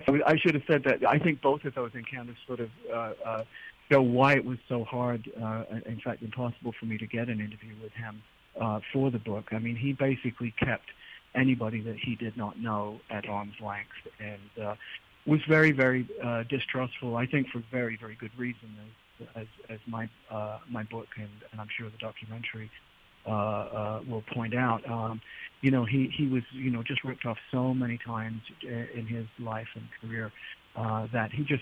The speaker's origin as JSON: {"language": "English", "region": "England", "country": "United Kingdom", "tie": "born or raised there", "said": "I was born and raised in England, and raised on the music of … as so many people of my age were."}